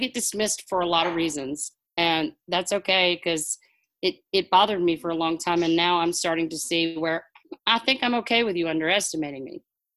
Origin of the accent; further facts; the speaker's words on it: Louisiana, United States; I was raised in Louisiana where you eat carbs with everything. And we were poor.